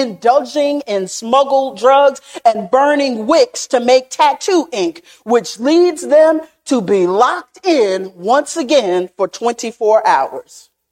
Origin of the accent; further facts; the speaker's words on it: Arkansas, United States; Unlocked, a jail experiment occurs in my home state of Arkansas